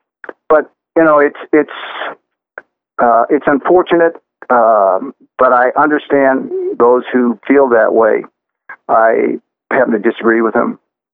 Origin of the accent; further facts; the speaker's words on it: Texas, United States; I'm Native American. I'm Polynesian, but I'm brown skinned, and part of my former years were in the South in Texas, and I was a brown-skinned, fat, nice kid